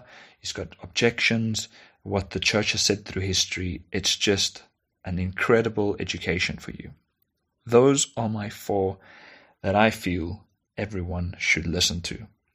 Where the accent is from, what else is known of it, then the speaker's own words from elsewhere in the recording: South Africa; as a South African